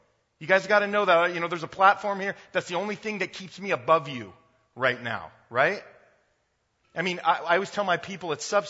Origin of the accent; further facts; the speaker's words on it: California, United States; moved away as an adult; now in Ashland, United States; I'm from Ashland, Ohio. A little of my background is that God moved me, a native Californian, a California kid, all the way to, smallish, mid-sized town, Ohio, over 6 years ago.